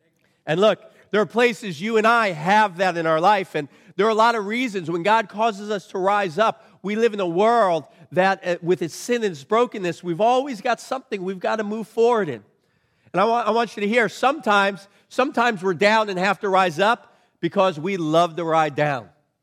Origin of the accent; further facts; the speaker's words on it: Long Island, New York, United States; I grew up in Long Island, New York, or as my people like to say it, Long Island, New York. Okay, that's where I grew up.